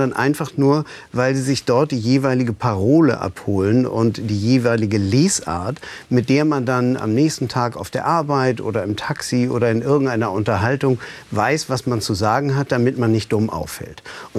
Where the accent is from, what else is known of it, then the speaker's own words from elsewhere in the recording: Berlin, Germany; wie lebt man in West-Berlin, wo ich herkam.